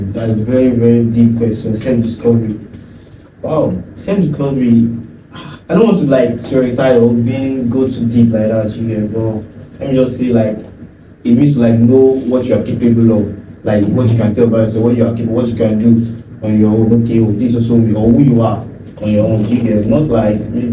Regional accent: Ogun, Nigeria; also born or lived in Lagos; I'm from Ogun State. So I came all the way from Ogun State to school years in Lagos State.

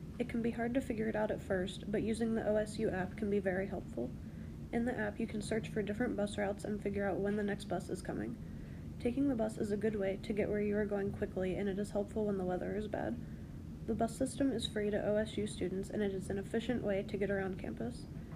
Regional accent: Ohio, United States; I'm a freshman from Ohio.

